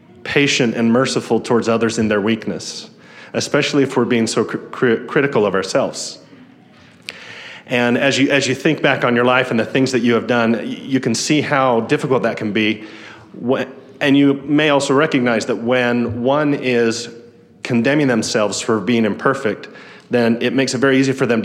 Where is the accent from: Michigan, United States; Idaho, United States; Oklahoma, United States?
Idaho, United States; Rupert; When I was a child, I grew up in Idaho for the first part of my life.